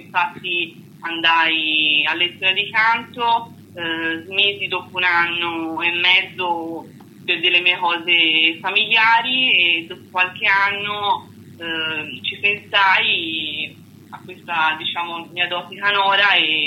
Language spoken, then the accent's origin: Italian; Florence, Tuscany, Italy; Sono di Firenze.